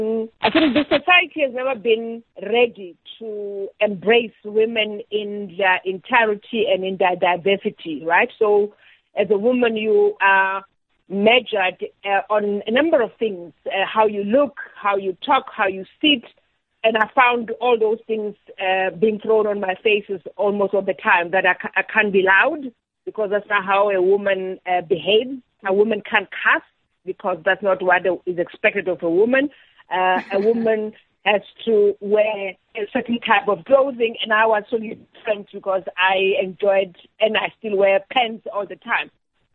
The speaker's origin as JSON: {"language": "English", "town": "Welkom", "region": "Free State", "country": "South Africa", "tie": "born or raised there", "said": "I grew up in the Free State in Welkom. You know, parents who were so-called middle class at the time because they were teachers. It was a teacher and a nurse"}